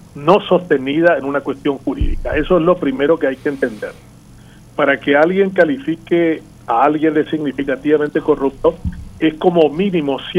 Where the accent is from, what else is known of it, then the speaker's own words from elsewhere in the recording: Paraguay; Los únicos que no la conocemos ni no la admiramos somos los paraguayos.